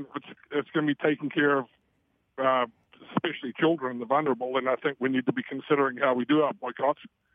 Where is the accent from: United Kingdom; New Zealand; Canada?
New Zealand; now in United States; I'm a Kiwi who lives in America.